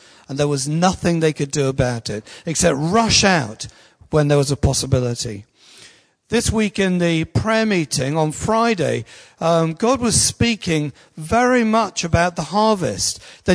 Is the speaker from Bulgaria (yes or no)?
no; East Midlands, United Kingdom; I was brought up in Lincolnshire on a farm.